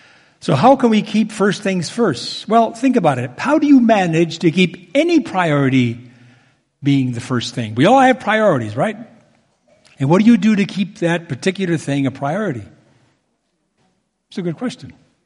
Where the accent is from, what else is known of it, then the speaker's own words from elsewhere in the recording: Mexico City, Mexico; Many years ago, in Mexico City, you know, that's my hometown, there was a group of friends of mine who would meet regularly at a coffee shop.